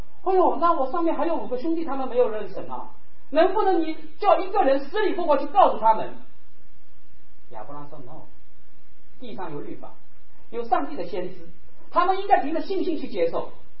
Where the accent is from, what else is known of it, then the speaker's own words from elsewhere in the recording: China; 我们中国人要比起美国人来，在文化上比较能够接受这个观点。